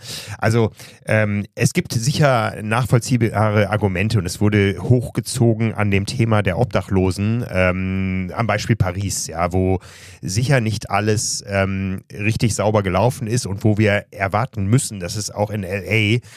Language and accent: German; Hamburg, Germany